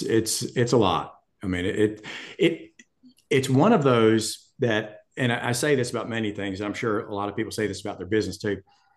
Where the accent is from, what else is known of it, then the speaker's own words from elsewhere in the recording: Richlands, North Carolina, United States; I grew up in Richlands, actually. So Richlands is in Onslow County, which is about, 20 miles from Camp Lejeune. So it's next to Jacksonville. Richlands is a farming community. And so that's where I grew up.